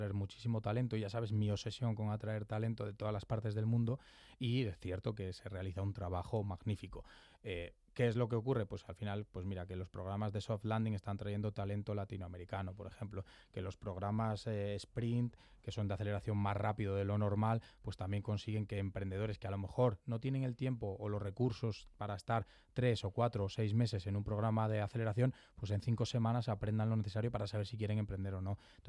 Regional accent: León, Castile and León, Spain; now in Madrid, Spain; como soy un hombre de León muy tenaz

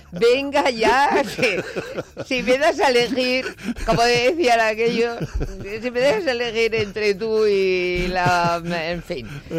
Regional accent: Bilbao, Basque Country, Spain; No, soy valenciana consorte. Yo soy de Bilbao.

